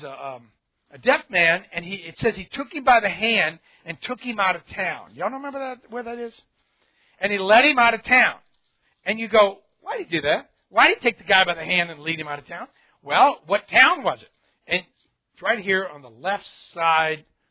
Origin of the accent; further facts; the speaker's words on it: New Orleans, Louisiana, United States; You know, I'm from New Orleans. And born and raised in New Orleans.